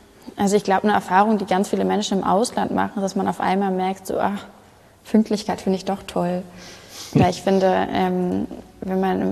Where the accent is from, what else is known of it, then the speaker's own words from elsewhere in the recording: Hamburg, Germany; Ich komme aus Hamburg, das heißt, bei mir hört man nicht so wahnsinnig viel raus, aber natürlich ist bei uns Platt auch ein Ding.